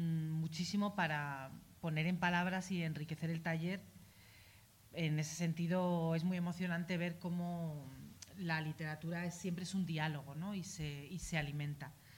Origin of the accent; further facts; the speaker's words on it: Madrid, Community of Madrid, Spain; yo que soy madrileña de 46 años que ha vivido atentados en Madrid